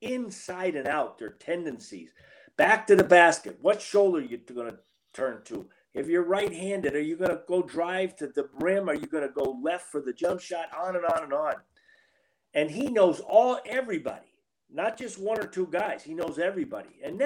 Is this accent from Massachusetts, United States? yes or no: yes; Boston, Massachusetts, United States; Well, a lot of people know I'm from the Boston area. So the fans were not a surprise to me.